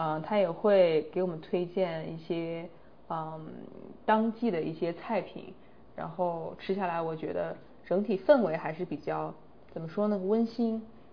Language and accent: Chinese; Northeast China, China; now in Seattle, United States; 可能是我来自的地方吧比较偏东北一些，那可能我们那边的麻辣烫就是很有讲究